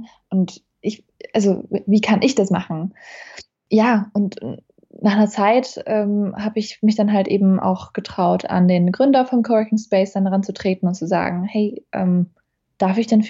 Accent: Germany; Ich war ja erst 2 Jahre alt und ich sehe Deutschland tatsächlich auch als meine Heimat an und habe das so ein bisschen akzeptiert als, ja, es ist auf demselben Level für mich wie jetzt mein Geburtsort und noch mehr.

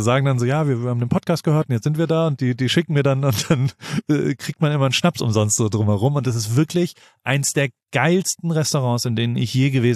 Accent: Heidelberg, Baden-Württemberg, Germany; Wir waren noch nie zusammen in Heidelberg.

